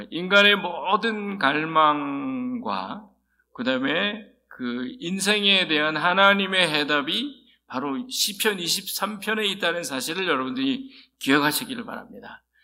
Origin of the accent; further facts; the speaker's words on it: South Korea; now in United States; 특히 미국에 이민 와갖고 내가 한국 사람인 것 같은데 이제 미국에 사니까 또 앞으로는 미국 사람이 될 거고